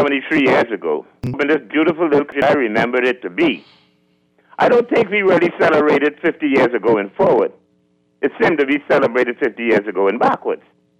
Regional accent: Chippenham, South West England, United Kingdom; everybody living through the corners, I can name them, from West Street. I was born in Chippenham.

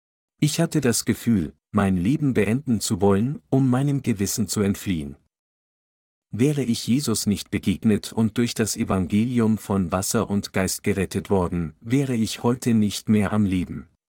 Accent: India; ich komme aus Indien.

